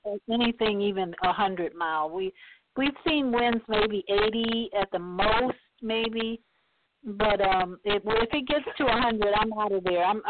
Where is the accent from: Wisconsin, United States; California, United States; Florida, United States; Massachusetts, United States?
Florida, United States; No, I'm from Florida.